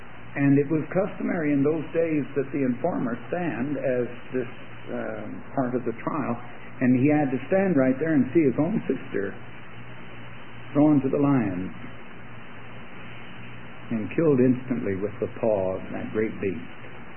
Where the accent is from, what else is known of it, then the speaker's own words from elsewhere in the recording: Ireland; Being Irish, I hate to admit it